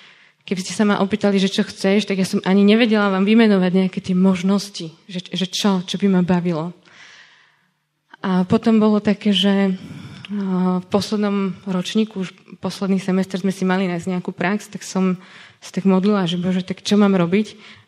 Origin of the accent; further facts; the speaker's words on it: Liptovský Mikuláš, Žilina Region, Slovakia; ja som z Mikuláša a tam bol tiež gymnázium